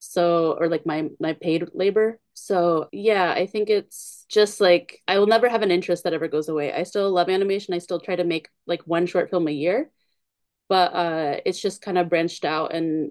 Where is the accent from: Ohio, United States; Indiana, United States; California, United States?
Indiana, United States; like, I'm originally from Indiana